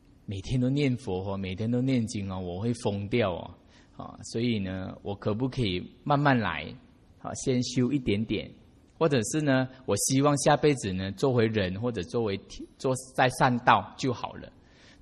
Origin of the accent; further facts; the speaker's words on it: Malaysia; 我是在马来西亚嘛，所以我们马来西亚华人大概全国占大概38%而已吧，华人。